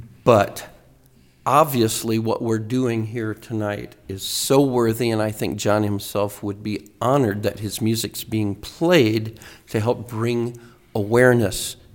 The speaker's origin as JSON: {"language": "English", "town": "Estes Park", "region": "Colorado", "country": "United States", "tie": "born or raised there", "said": "When I was a kid, some of my heroes growing up in Estes Park were the … at the Lazy Bee Ranch Chuck Wagon Dinner, which was a tourism business up in Estes Park when I was a kid."}